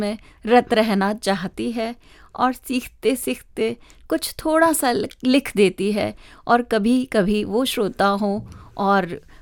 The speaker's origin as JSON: {"language": "Hindi", "country": "India", "moved": "yes", "said": "क्योंकि हम यहाँ जब भारत से आए थे तो हिंदी भाषा की आत्मा को अपने अंदर बसा के लाए थे"}